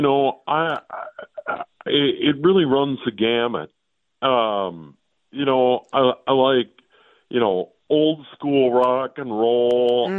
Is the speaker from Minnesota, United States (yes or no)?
yes; St. Paul, Minnesota, United States; for a little kid growing up on Maryland Avenue in St. Paul, you know, that first listen to … I remember that.